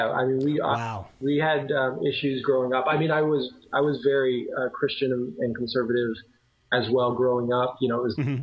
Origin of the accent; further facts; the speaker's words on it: Neely, Nebraska, United States; born there; I was hatched in a little town called Neely, Nebraska, actually, which I don't really remember anything of. We moved around a lot.